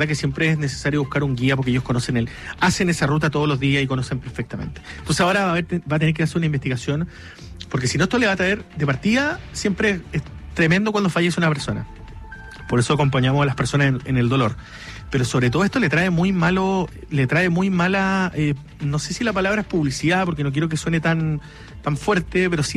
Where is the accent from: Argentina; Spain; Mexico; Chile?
Chile; Magallanes; Yo conozco el parque, he ido muchas veces, soy magallánico